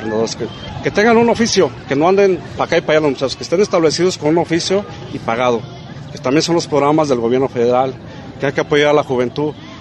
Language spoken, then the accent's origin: Spanish; Mexico City, Mexico; now in Colotlán, Mexico; soy de la Ciudad de México, soy casado, tengo 5 hijos, tengo una carrera de ingeniero electromecánico. Llegué aquí a Colotlán hace 22 años porque mi papá y mi mamá son de aquí de Colotlán